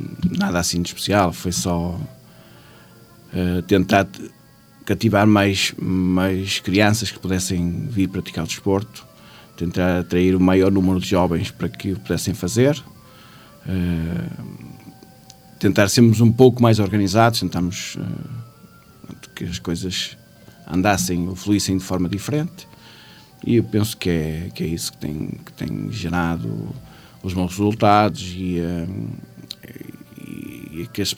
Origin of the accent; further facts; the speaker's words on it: Modelos, Norte, Portugal; porque sou natural e vivo em Modelos. Gosto muito da minha terra